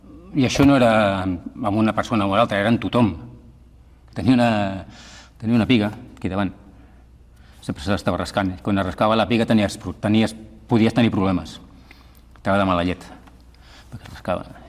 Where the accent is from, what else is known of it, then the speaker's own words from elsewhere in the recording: Sitges, Catalonia, Spain; born there; vaig néixer a Sitges el 1958